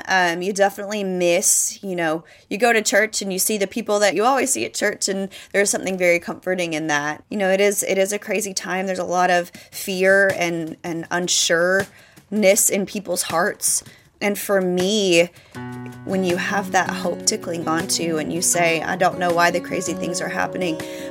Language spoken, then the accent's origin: English; Bible Belt, United States; You know, I grew up in the Bible Belt, and I still live in the Bible Belt.